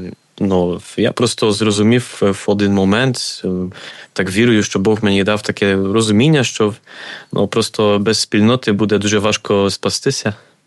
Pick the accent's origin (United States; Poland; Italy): Poland; Lubliniec, Silesian Voivodeship; Ukrainian is a second language; moved away as an adult; now in Ukraine; приїхав до України в 2022 році в липні. Я родом з Польщі, з Південної Польщі, з місцевості Люблінець.